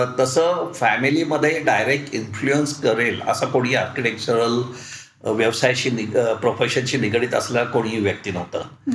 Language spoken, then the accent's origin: Marathi; Pune, Maharashtra, India; मी पूर्णपणे पुणेकर आहे. Born bottom Pune म्हटलं तरी चालेल, आणि तोही सदाशिवपेठ आणि नारायणपेठ.